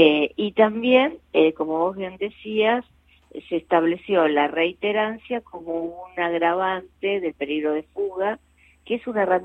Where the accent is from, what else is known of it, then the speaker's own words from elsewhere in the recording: Buenos Aires, Argentina; hay que señalarlo y hay como porteño, digamos, reclamarlo, ¿no?